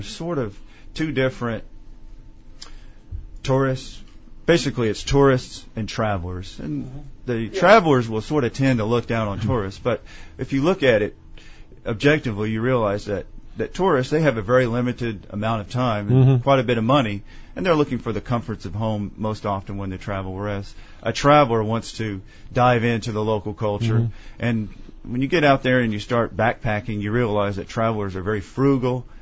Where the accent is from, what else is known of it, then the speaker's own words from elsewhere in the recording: Tennessee, United States; I was born here in Tennessee. Well, actually raised here in Tennessee, but traveled abroad.